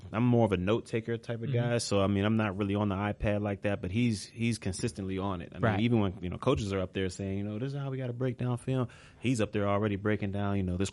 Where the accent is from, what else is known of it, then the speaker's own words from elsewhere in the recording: Pittsburgh, Pennsylvania, United States; I'm from Pittsburgh, so my favorite player growing up was Troy Polamalu.